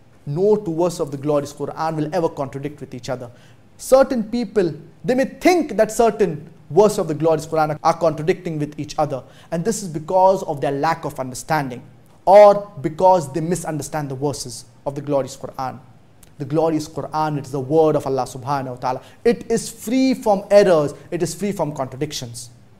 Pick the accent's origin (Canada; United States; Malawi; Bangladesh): Bangladesh; from Bangladesh.